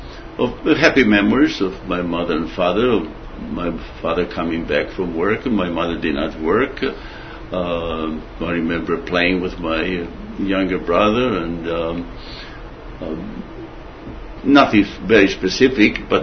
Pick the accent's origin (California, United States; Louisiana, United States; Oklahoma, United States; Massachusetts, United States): Oklahoma, United States; Tulsa; born there; I was born in Tulsa, Oklahoma on the 6th of August, 1920.